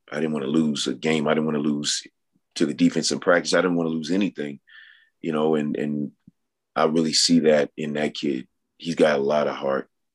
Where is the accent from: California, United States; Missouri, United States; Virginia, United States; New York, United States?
Virginia, United States; mother and my father were coal miners in southwestern Virginia, a small town called Big Stone Gap. So I'm from Virginia too.